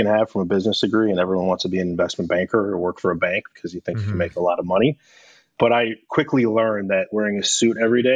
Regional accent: Minneapolis, Minnesota, United States; born there; also born or lived in New Jersey / New York; now in Chicago, United States; No, I ended up in Chicago. I was born in Minneapolis, St. Paul, Minneapolis area. Yeah. And we moved around a little bit as a kid, Jersey, New York.

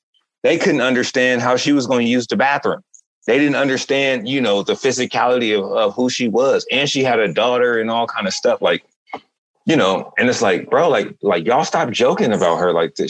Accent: Altadena, California, United States; I'm from Altadena, California. The mountains are in my backyard.

